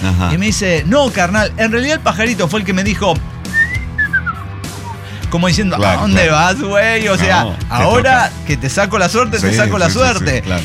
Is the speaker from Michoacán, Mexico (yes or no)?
yes; Morelia, Michoacán, Mexico; now in Celaya, Mexico; Morelia, Michoacán. Yo ahora estoy en Celaya, Guanajuato